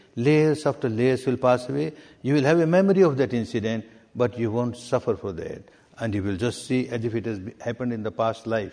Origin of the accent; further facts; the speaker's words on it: Myanmar; I was born and brought up in Burma.